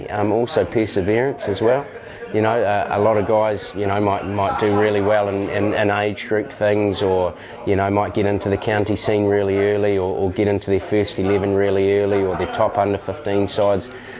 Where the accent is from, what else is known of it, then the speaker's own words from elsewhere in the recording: New Zealand; I'm a Kiwi boy. I'm play for Central Districts back in New Zealand.